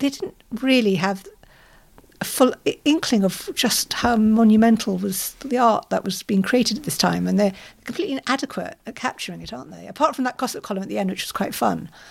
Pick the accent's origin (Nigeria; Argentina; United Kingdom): United Kingdom; London; I'm from South London and I've never pretended to be anything else.